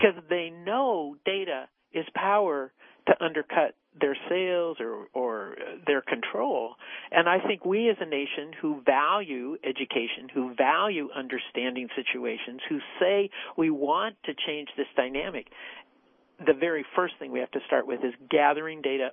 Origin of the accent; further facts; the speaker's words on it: Los Angeles, California, United States; And, well, I grew up in Los Angeles, so I'm not a hunter person, you know, it just doesn't happen for us there.